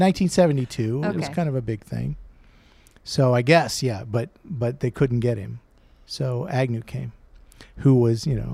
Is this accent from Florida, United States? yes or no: yes; Satellite Beach, Florida, United States; I grew up in Satellite Beach.